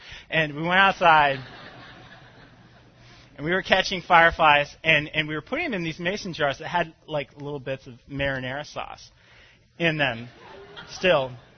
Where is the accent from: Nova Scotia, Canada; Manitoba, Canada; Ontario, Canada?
Manitoba, Canada; Winnipeg; I grew up in Canada. I was born in Canada, actually, which will explain if you hear me pronounce a word kind of strangely or say the word A, it's because I have spent some time in Canada. I was born in Winnipeg, Manitoba, right above the Great Lakes.